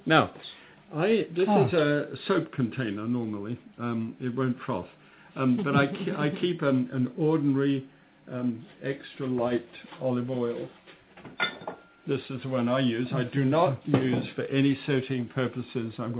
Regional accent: Scotland, United Kingdom; since I'm a Scot, you just simply unwrap it carefully and use it again.

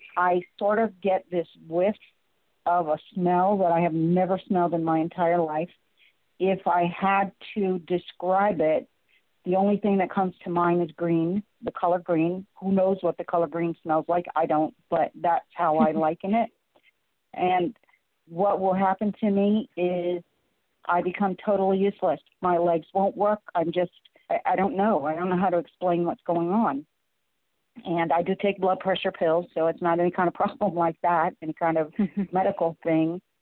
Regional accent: United States; Like you said, I'm Native American and grew up in it. So I've always had a feel for it.

